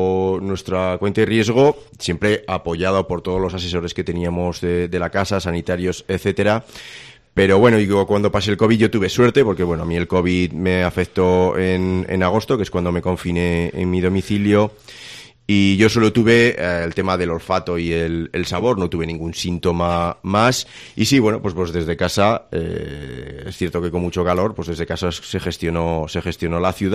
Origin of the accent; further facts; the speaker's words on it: Tudela, Navarre, Spain; pues yo soy de Tudela y yo me presenté con un programa electoral